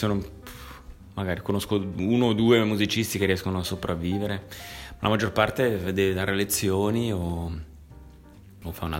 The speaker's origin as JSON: {"language": "Italian", "town": "Locarno", "region": "Ticino", "country": "Switzerland", "tie": "born there", "said": "Per forza, perché sono nato a Locarno, Ticino è piccolo"}